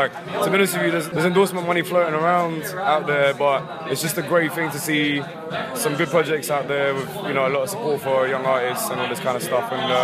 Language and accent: English; London, United Kingdom; Basically, I'm a DJ from London.